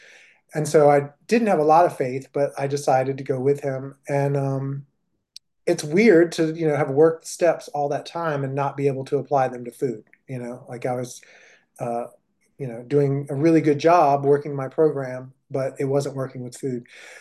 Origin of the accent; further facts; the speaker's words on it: Washington, District of Columbia, United States; I'm from Washington, D.C., and I went up to New York for the weekend for a conference.